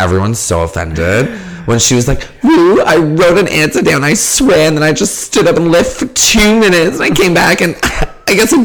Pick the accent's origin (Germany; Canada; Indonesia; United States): Canada; Okay, well we're Canadian